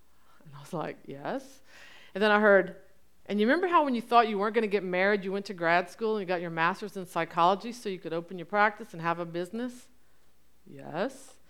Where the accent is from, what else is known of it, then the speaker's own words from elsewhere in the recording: Lafayette, United States; But Don moved me back home to my hometown. I'm so happy to be back in Lafayette.